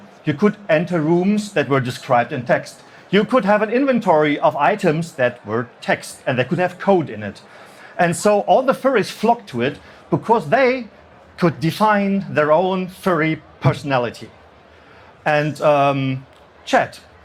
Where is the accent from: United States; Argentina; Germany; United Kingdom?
Germany; I said, well, I'm from Germany.